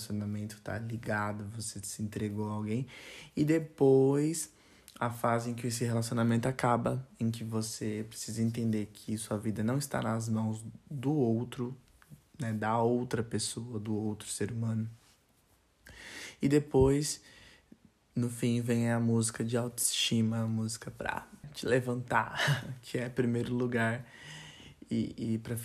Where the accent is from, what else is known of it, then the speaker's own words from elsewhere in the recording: Itaquaquecetuba, São Paulo, Brazil; also born or lived in Suzano; Quando você pensa que eu saí de Itaquaquecetuba, sou natural de Suzano, nasci em Suzano, mas fui criado em Itaquaquecetuba. Então, você sai de Itaquaquecetuba, São Paulo, uma região super periférica, você zero acesso, zero condições